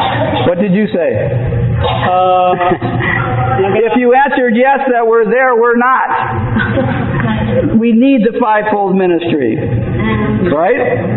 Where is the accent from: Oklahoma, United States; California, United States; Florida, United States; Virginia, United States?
Florida, United States; I come from South Florida and I should be used to this heat, but it's rather warm.